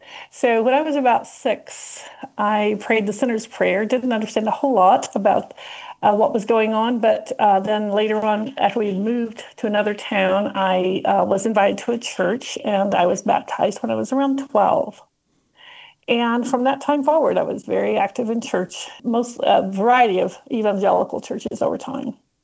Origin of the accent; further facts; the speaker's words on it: Kentucky, United States; now in Nashville, United States; I grew up in Eastern Kentucky. My father was a coal miner and my mother was a homemaker. I now live outside Nashville